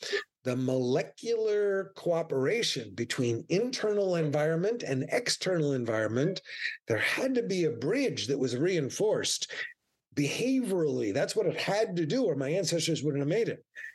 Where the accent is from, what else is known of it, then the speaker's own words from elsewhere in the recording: East Coast, United States; I grew up on the East Coast